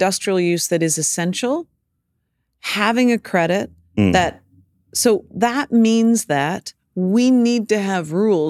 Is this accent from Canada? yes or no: yes; Vancouver, British Columbia, Canada; I come from Vancouver, Canada.